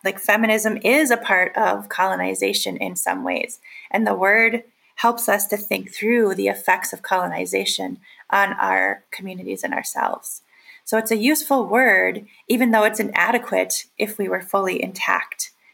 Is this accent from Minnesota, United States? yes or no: yes; Red Lake Nation, Minnesota, United States; now in Bemidji, United States; I'm of the Eagle Clan, and I'm from the Red Lake Nation in northern Minnesota. And I live in Bemidji, Minnesota, which is the first city on the Mississippi River.